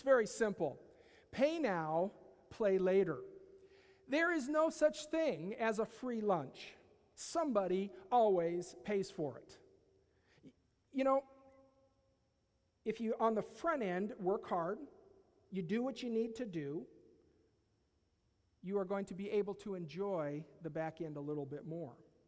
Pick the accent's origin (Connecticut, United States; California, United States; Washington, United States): Washington, United States; Leavenworth; also born or lived in Seattle; And I can still remember mom and dad when we moved from Seattle, Washington, the middle of the city, to a 180-acre ranch out in the middle of nowhere, Leavenworth, Washington.